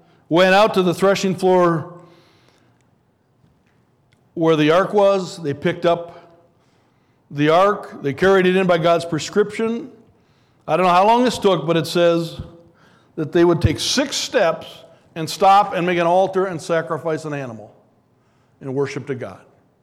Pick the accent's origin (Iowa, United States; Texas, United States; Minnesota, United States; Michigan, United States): Minnesota, United States; I'm just going to be frank with you because I'm from Minnesota.